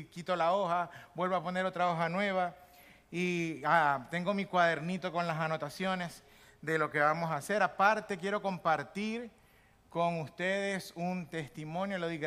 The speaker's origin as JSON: {"language": "Spanish", "country": "Venezuela", "said": "Los que somos venezolanos tuvimos oportunidad de estar pendientes de nuestro país"}